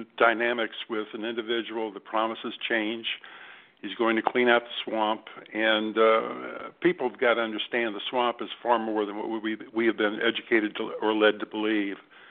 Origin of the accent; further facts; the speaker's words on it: United States; When I was a child growing up in the United States, I thought everything was going to be great.